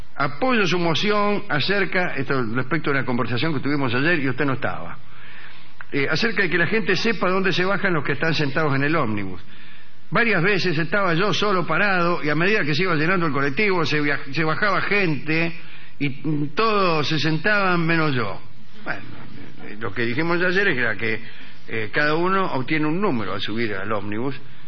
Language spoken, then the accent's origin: Spanish; Mendoza, Argentina; now in Houston, United States; mendocino, te escucho desde Houston, Texas, donde vivo hace 9 años. Acá me convertí del catolicismo al cristianismo